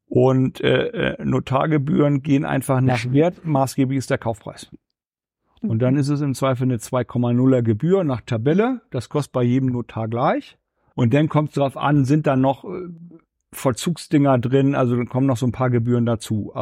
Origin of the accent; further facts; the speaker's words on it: Northern Germany, Germany; Auch wenn ich immer noch mal nach Flensburg fahre und Sie auch hören an meiner Stimme, dass ich Norddeutscher bin, ist das Besondere an Nordhessen für mich, dass es meine Heimat geworden ist.